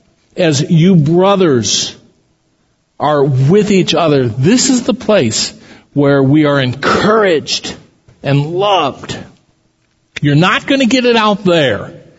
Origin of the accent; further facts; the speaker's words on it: Council Bluffs, Iowa, United States; I grew up in Council Bluffs, which most Iowans affectionately refer to as the armpit of Iowa. But it was home.